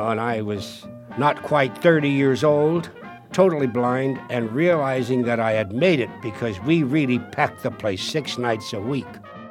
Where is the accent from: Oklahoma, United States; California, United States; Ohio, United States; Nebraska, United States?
California, United States; San Francisco; Oh, yeah, I was born in San Francisco. I was born on Powell Street, and they brought me over to my flat where I'm living now when I was a year old.